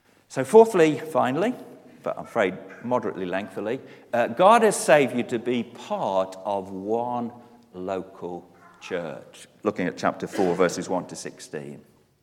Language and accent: English; England, United Kingdom; I'm English. You may be Welsh.